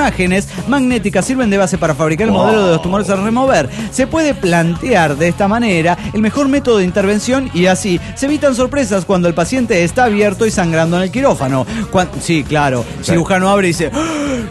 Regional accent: Monterrey, Nuevo León, Mexico; de Monterrey, Nuevo León, México.

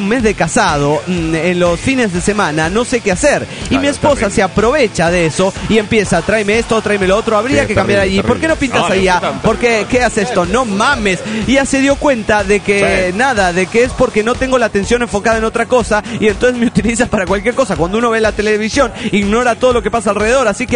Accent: Chetumal, Quintana Roo, Mexico; de Chetumal, Quintana Roo, México.

